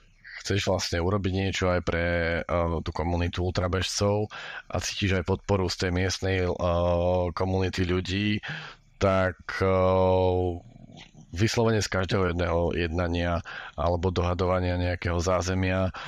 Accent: Košice, Košice Region, Slovakia; z môjho rodného mesta, z Košic

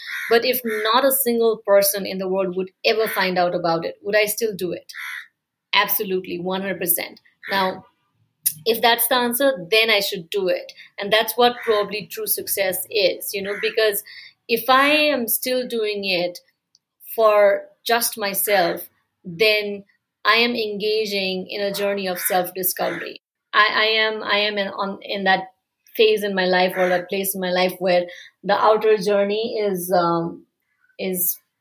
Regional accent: Nepal; I've never lived in the US, right? I was born in Nepal, raised in Nepal, went to school here. I've never studied out there.

